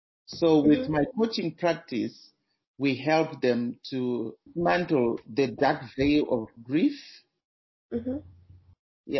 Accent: Zimbabwe; now in Canada; Originally, I'm from Zimbabwe, but now I'm living here in Canada.

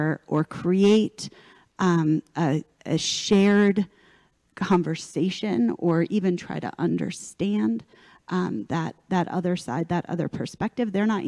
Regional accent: Los Angeles, California, United States; You know, I grew up in Los Angeles over the hill from Rabbi Schulweis.

